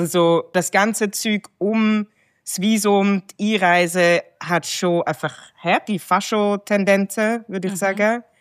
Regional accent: Zurich, Switzerland; Ich habe dann schon kurz, er hat dann gefragt, wo ich herkomme. Und ich habe unter all diesen möglichen Antworten habe ich gesagt, Zurich, Switzerland.

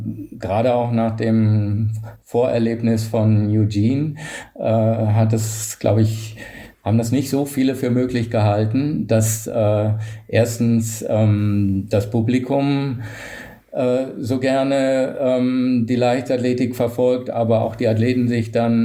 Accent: Berlin, Germany; wir waren damals in Berlin, mein Vater war Langstreckler beim STC, ich bin in der Leichtathletik groß geworden

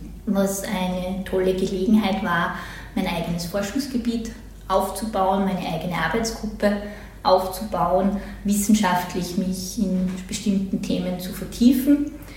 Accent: Styria, Austria; Ich bin in Leoben geboren, dann in der Obersteiermark aufgewachsen, habe dann das Stiftsgymnasium Admont besucht

